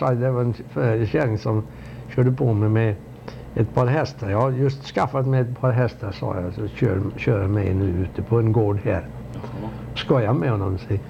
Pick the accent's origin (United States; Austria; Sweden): United States; Chicago, Illinois; Men så fort de börjar på att få veta att vi var från Chicago, då drog de sig undan lite, undan för undan, du vet.